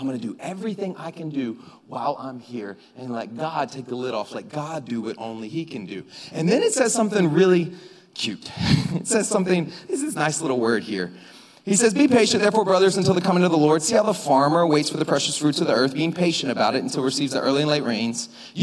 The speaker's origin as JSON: {"language": "English", "region": "the South", "country": "United States", "said": "I'm from the South."}